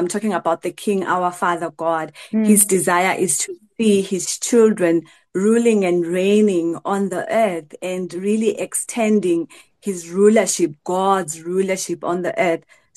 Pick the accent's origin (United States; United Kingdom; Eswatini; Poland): Eswatini; moved away as an adult; now in South Africa; but I come from Eswatini. I was born and bred in Eswatini and I moved to South Africa in 2013.